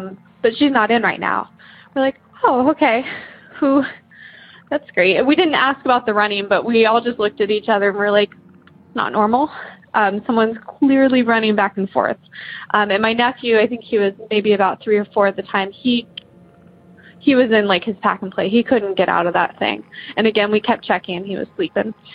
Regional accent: Columbus, Ohio, United States; I'm from Columbus, Ohio.

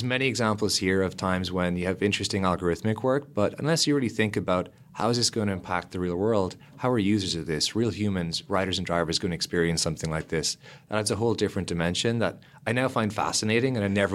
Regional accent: Lismore, Munster, Ireland; I grew up in Ireland in a small country town called Lismore.

